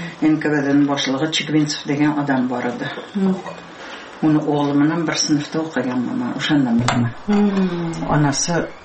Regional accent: Piskent, Tashkent Region, Uzbekistan; born or raised there

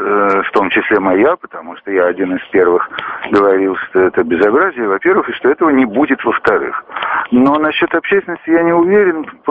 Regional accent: Saint Petersburg, Russia; Я как-то не привык буквально воспринимать ее заявление, как и другие петербуржцы.

